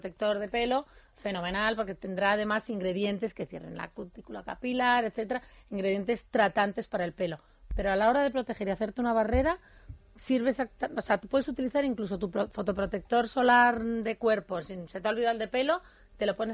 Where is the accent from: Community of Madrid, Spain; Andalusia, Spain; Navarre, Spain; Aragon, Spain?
Community of Madrid, Spain; Madrid; born there; Natal es Jerez, fíjate, bueno, nací en Madrid, pero mi familia es de Jerez.